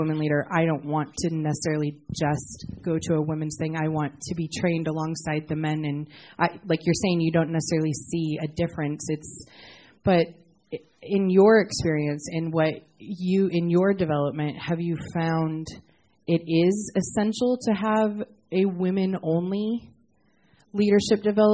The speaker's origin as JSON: {"language": "English", "region": "Colorado", "country": "United States", "said": "I'm from North Rock in Colorado."}